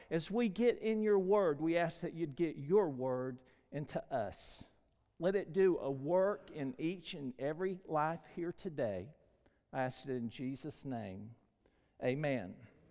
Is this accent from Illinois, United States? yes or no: no; Florida, United States; now in Cedartown, United States; I was born in Polk County Hospital, Cedartown, Georgia. So I haven't strayed too far. Now, I've been in a lot of places. I grew up in Florida, actually, and come back home